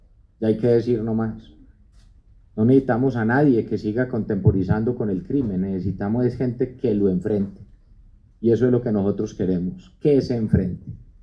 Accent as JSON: {"language": "Spanish", "country": "Colombia", "said": "que valoremos como colombianos lo que hace nuestra policía y nuestro ejército"}